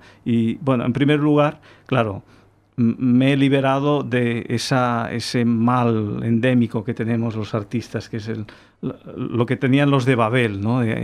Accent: Sant Cugat del Vallès, Catalonia, Spain; Nosotros somos de San Cugat del Vallès

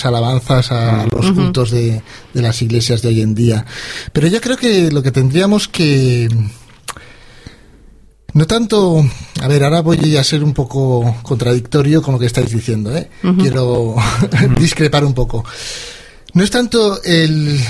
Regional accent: Catalonia, Spain; no soy flamenco, yo soy catalán de pura cepa, pero me gusta.

